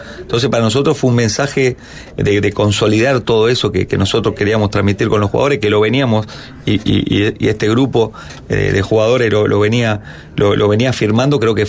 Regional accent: Uruguay; somos uruguayos

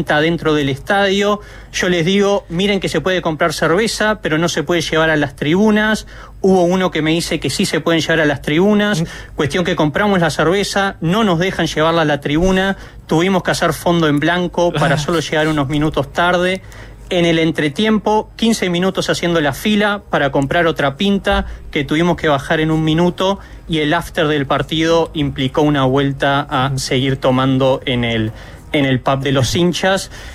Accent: Uruguay; moved away; Como un uruguayo diaspórico, nostálgico

